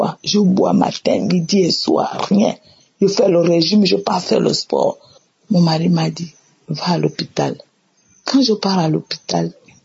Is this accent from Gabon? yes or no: yes; Gabon; now in Brazzaville, Congo; Je suis une servante de Dieu et je suis gabonaise. J'habite à Brazzaville.